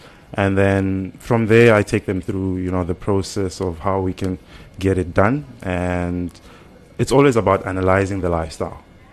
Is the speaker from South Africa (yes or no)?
yes; Mahikeng, North West, South Africa; also born or lived in Cuba / Gqeberha / Rustenburg; now in KwaZulu-Natal, South Africa; I'm from Northwest. That's a province very far from KZN. I'm from a very small town called Mafeking. I studied medicine in Cuba, and then I did my internship in PE.